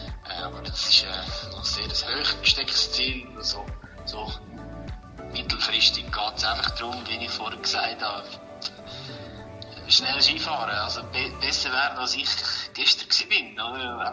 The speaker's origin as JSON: {"language": "German", "town": "Talenwil", "country": "Switzerland", "tie": "born or raised there", "said": "ich bin in Talenwil aufgewachsen"}